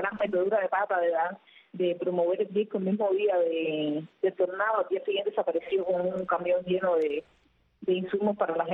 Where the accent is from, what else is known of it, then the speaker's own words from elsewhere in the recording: Cuba; creo que también es una característica de nosotros como cubanos, ¿no?